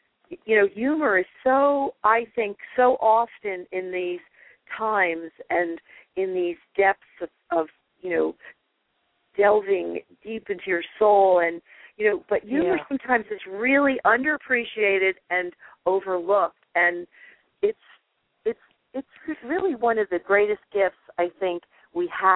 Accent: New Jersey, United States; I'll never forget when I moved from North Jersey to the Shore area in second grade.

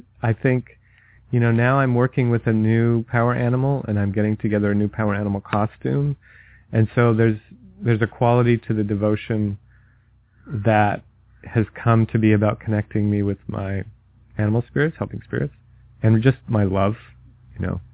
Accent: Utah, United States; You know, cold Utah winter. I grew up in Utah.

